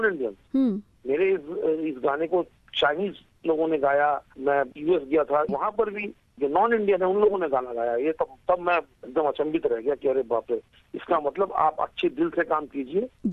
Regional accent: Uttar Pradesh, India; originally मैं एक बंगाली हूँ लेकिन उत्तर प्रदेश में पला बड़ा हूँ, तो इसलिए मेरी हिंदी जो है वो मेरी बोलचाल की भाषा बनी

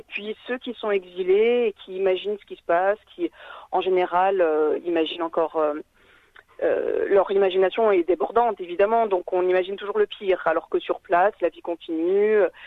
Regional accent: France; born there; also born or lived in Lebanon; Mes deux parents sont libanais, moi je suis née en France.

